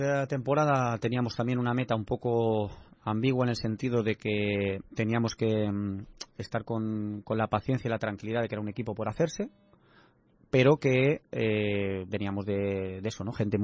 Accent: Balearic Islands, Spain; Y evidentemente jugar en el equipo de mi tierra, como es el Mallorca, pues quieras o no quieras, pues es una sensación diferente, ¿no?

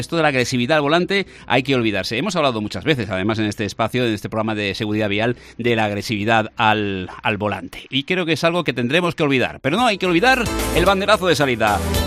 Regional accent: Spain; ¿Cómo somos los españoles

